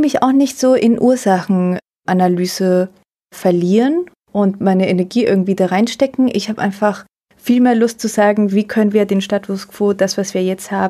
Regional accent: Mainz, Rhineland-Palatinate, Germany; born or raised there

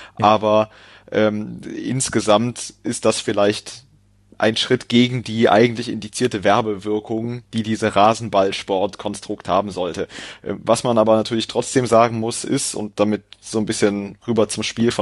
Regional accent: Cologne, North Rhine-Westphalia, Germany; ich komme nicht aus Leipzig, ich habe, das liegt mir fern, ich komme aus Köln

